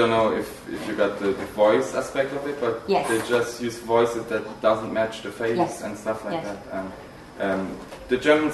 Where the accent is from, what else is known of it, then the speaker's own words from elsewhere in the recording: Luxembourg; from Luxembourg.